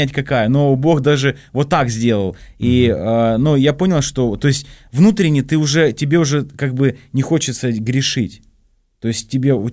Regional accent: Krasnodar, Krasnodar Krai, Russia; я из Краснодара, и родился там, и крестился. Вот, и моя родная церковь в Краснодаре

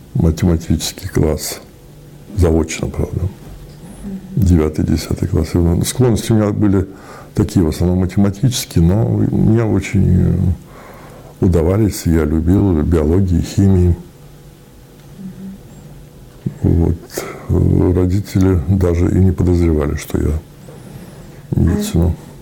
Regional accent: Pskov Oblast, Russia; born there; Родился я в Псковской области. Ну, можно сказать, Великие Луки рядом с Великими Луками. Простой рабочей семьи. Отец просто рабочий, правда, какого-то высокого разряда.

